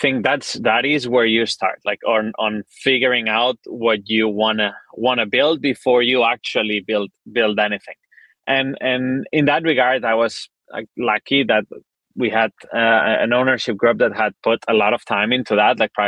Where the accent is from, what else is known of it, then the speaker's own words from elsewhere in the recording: Barcelona, Catalonia, Spain; I'm from Barcelona, right? Like the city and the club are one and the same.